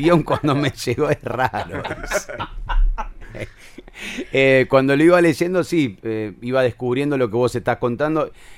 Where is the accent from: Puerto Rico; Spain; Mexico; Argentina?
Argentina; Rosario, Santa Fe; uno siempre feliz de que somos de acá, somos de Rosario.